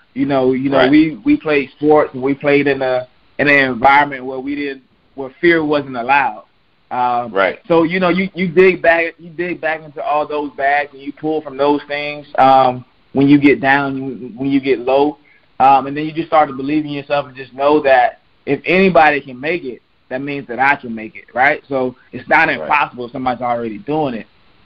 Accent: Florida, United States; I've been playing sports, you know, man, growing up in Florida.

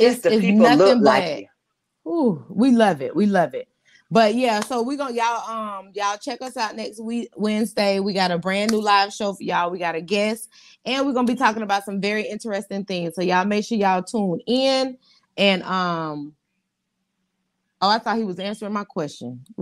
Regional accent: Tallahassee, Florida, United States; I was always a Florida State fan because I was born in Tallahassee.

